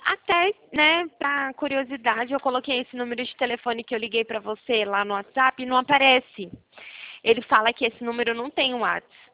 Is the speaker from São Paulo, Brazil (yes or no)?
yes; São Paulo, Brazil; eu sou daqui de São Paulo